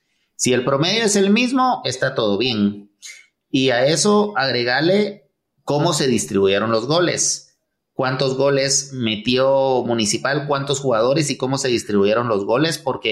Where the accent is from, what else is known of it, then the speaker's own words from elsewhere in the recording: Guatemala; un jugador de los nuestros como guatemalteco